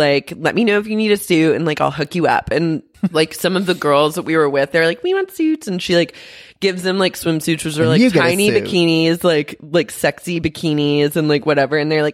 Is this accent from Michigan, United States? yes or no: no; Oklahoma City, Oklahoma, United States; oh my God, that's weird because I'm from Oklahoma City.